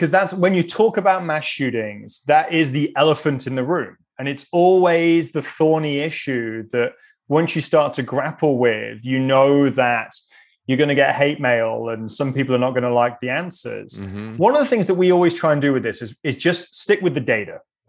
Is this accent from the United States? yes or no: no; United Kingdom; accent: British; And of course, I say this in my British accent, having gone through the British education system, but I just cannot imagine any other country being okay